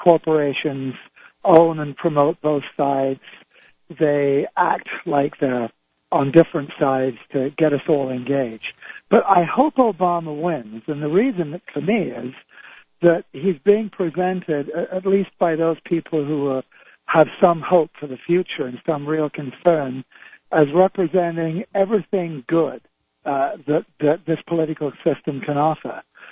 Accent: England, United Kingdom; I'm English, I'm not an expert on your political history

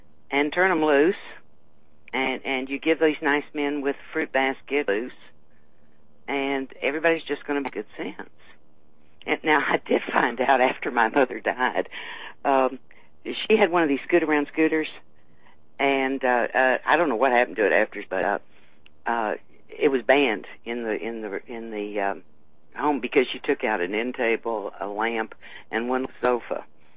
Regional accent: Terrell, Texas, United States; I grew up in Terrell, all about that part of the world.

